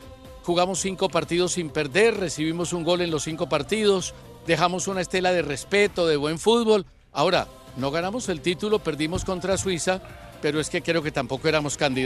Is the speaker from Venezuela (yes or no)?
no; Colombia; Yo la verdad es que no entiendo a mi pueblo, no entiendo a mi Colombia querida.